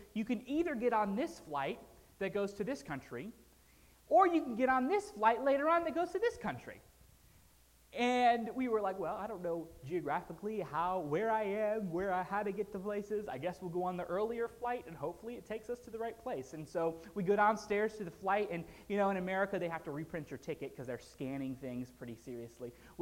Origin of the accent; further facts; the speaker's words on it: United States; just the good benefits I have of being an American.